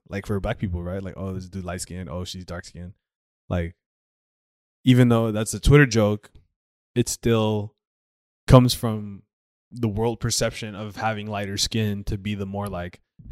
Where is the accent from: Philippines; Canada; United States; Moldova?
Philippines; I guess it would be like light skinned Filipino in a way, because you know Filipinos are technically like we're actually like brown or like pretty dark to be naturally, right?